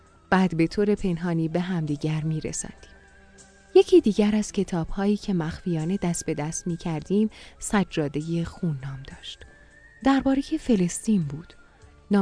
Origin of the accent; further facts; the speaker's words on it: Tabriz, East Azerbaijan, Iran; بیلانکوه محل آباد و اجدادی ما در تبریز محسوب می شود. در اسفند سال 1337 در این محله به دنیا آمدم.